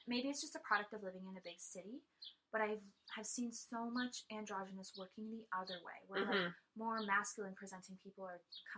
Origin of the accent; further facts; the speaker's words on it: London, Ontario, Canada; I'm from London, Ontario, yeah. which is, I don't know, I think has a reputation for being pretty conservative.